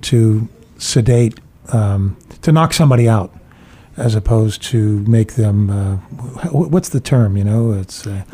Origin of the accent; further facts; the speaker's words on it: Levittown, Pennsylvania, United States; when I was a kid growing up in Levittown, Pennsylvania, we only had one dentist, I think, there in town.